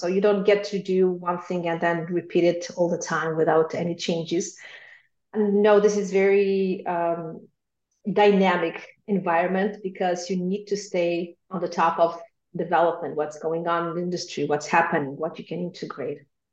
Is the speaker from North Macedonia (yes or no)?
yes; North Macedonia; first language Macedonian; English is a second language; moved away as an adult; now in Poland; I speak Macedonian because this is my native language, and I live for 13 years here in Poland.